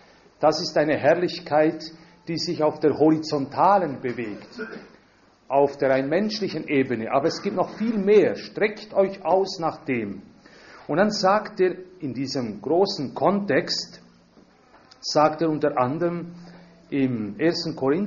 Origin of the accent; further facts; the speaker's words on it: Valais, Switzerland; Ich komme aus der Südwestschweiz. Man spricht dort das südlichste Deutsch. Das ist ein Dialekt, der zwar französisch gedacht wird, kann man sagen.